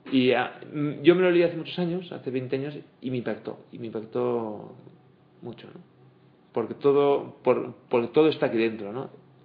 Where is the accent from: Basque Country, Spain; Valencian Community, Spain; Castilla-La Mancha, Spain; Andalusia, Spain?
Basque Country, Spain; San Sebastián; born there; Yo nací en San Sebastián.